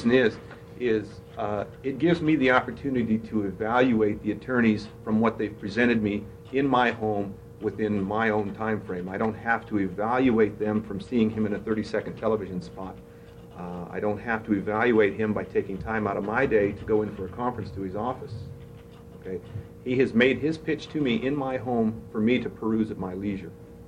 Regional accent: Portland, Oregon, United States; I'm from Portland, Oregon.

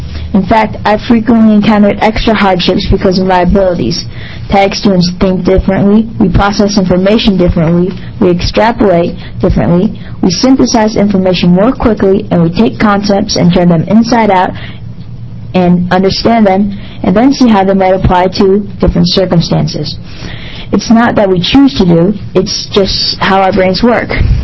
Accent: Gobich, Oregon, United States; from Gobich, Oregon, and I'm representing myself and my friends Jerry Boyce and Mocha Gaisley.

